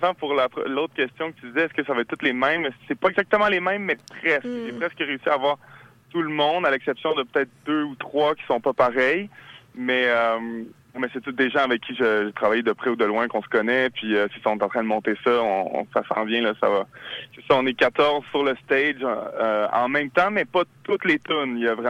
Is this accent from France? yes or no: no; Montreal, Quebec, Canada; Mon père est chilien, mais j'ai grandi ici à Montréal, mais j'ai beaucoup de ce lien avec l'Amérique du Sud, j'y vais souvent. Puis, puis évidemment, j'ai grandi ici, fait que je me sens très aussi québécois.